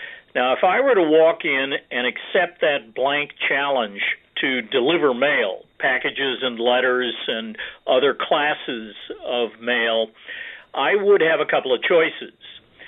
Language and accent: English; Montana, United States; I was born and raised in the Yellowstone Valley of Montana, and we had a nice airport in Billings